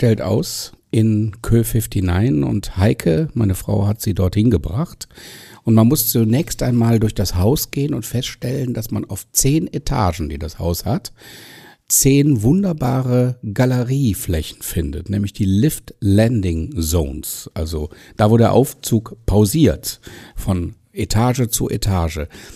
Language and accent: German; Düsseldorf, North Rhine-Westphalia, Germany; born there; now in Cologne, Germany; ich bin ja hier gebürtiger Düsseldorfer und Wahlkölner